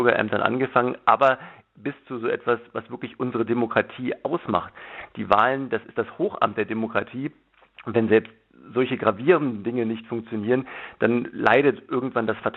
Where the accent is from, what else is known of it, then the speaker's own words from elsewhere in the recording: Berlin, Germany; Es schmerzt mich jetzt gar nicht so sehr als Politiker, aber als Berliner vor allen Dingen auch sehr